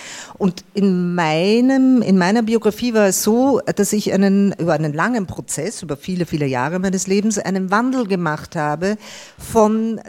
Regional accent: Austria; now in Berlin, Germany; ich komme aus einer iranischen Kultur, die sehr höflich ist. Dann bin ich in Österreich aufgewachsen.

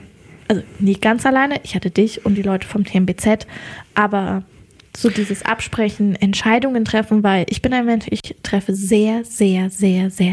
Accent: Bad Tabarz, Thuringia, Germany; also ich komme ja ursprünglich aus Bad Tabatz

